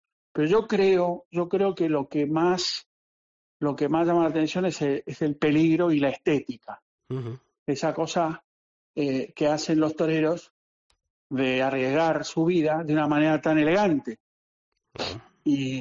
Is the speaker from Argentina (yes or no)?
yes; Buenos Aires, Argentina; Yo soy argentino de Buenos Aires, nacido y criado.